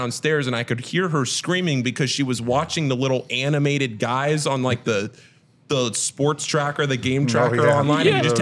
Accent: Virginia, United States; So I'm from Northern Virginia. I mentioned that before here on the show. I'm from Northern Virginia.

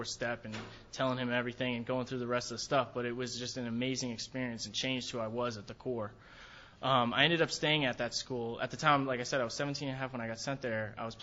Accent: Ramsey, New Jersey, United States; I grew up in Ramsey, New Jersey. This is like a nice little town out there.

